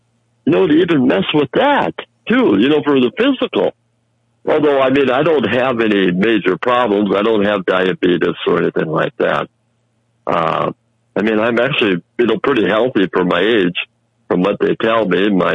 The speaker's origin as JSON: {"language": "English", "town": "East Grand Forks", "region": "Minnesota", "country": "United States", "tie": "born or raised there", "also_born_or_lived": "Worthington", "said": "my hometown from here is about 75 miles northeast of here in Grand Forks. But it's on the Minnesota side. I'm from Minnesota originally, Bob. But I was there for 9 years down at Worthington."}